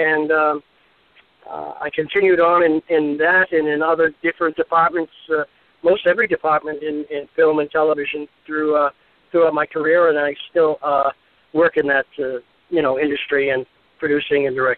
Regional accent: Boston, Massachusetts, United States; here I am about 18 years old, growing up in Boston, on the streets of Boston, and you know, hanging out with my friends in the street corner

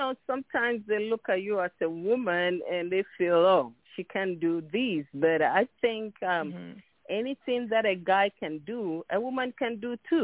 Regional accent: Ghana; now in United States; I'm from Ghana, West Africa. I've been in the States for the past 30 years.

